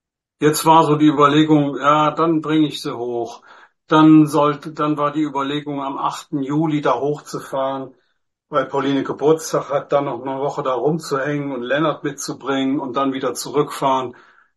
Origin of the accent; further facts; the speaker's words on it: Rhineland-Palatinate, Germany; Ich komme aus dem Westerwald, da hat es auch nur geregnet.